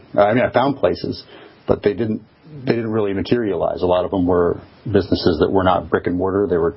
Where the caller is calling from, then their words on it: San Francisco, California, United States; Calling from San Francisco.